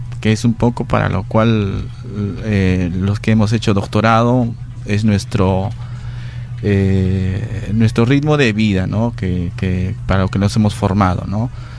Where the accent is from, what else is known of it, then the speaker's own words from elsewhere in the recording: Puno, Peru; also born or lived in Arequipa; No, soy de Puno.